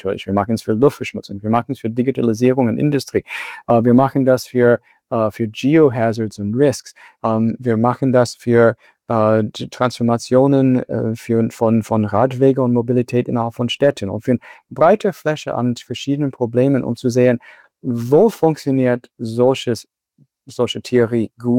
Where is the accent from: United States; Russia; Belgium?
United States; als Amerikaner bin ich von Natur aus ziemlich optimistisch.